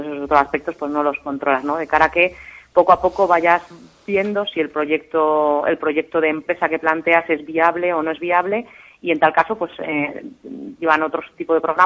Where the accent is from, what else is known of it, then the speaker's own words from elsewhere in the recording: Castile and León, Spain; Yo creo que incluso como salmantinos, ¿no?, y como españoles, ¿no?